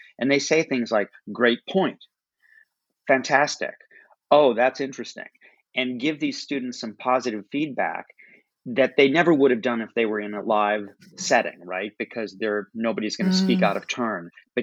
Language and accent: English; Chicago, Illinois, United States; Well, I was born and raised in Chicago to an unusual family.